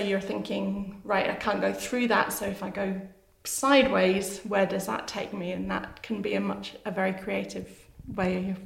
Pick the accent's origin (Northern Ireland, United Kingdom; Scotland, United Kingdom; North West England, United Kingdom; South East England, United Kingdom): Scotland, United Kingdom; Edinburgh; born there; I was born in Edinburgh, yeah.